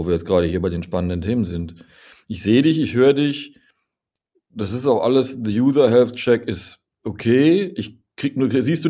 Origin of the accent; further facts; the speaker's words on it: Germany; man ist natürlich sowieso als Deutscher ist es immer schwierig, darüber zu sprechen.